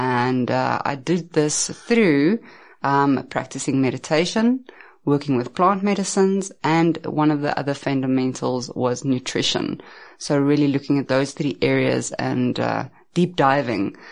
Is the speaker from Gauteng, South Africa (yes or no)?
yes; Pretoria, Gauteng, South Africa; I grew up in Pretoria, Centurion, as well. I've stayed there most of my life, traveled around a little bit.